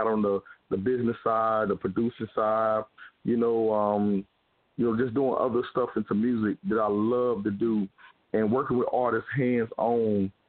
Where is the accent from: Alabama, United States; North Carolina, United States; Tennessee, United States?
North Carolina, United States; Greenville; I was born and raised in Greenville, North Carolina, basically. I stayed all over the place, like, you know, the little countries and stuff like that.